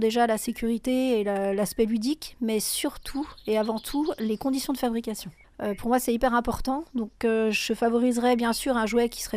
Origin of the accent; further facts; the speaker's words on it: Brittany, France; now in Île d'Yeu, France; moi je suis originaire de Bretagne là, avant de venir m'installer sur l'île-dieu.